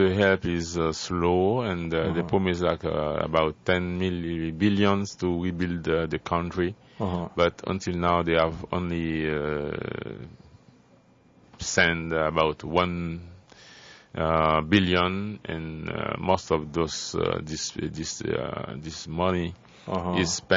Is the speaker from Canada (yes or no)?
no; Haiti; Yeah, I come from Haiti.